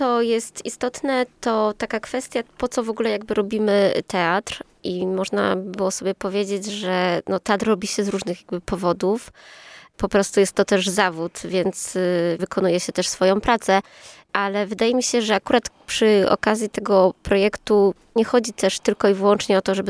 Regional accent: Kalisz, Greater Poland Voivodeship, Poland; sama pochodzę z Kalisza, tutaj się wychowywałam

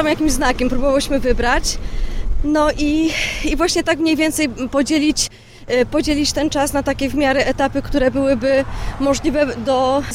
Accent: Pleszew, Greater Poland Voivodeship, Poland; mimo że ja pochodzę z Pleszewa, to jest blisko

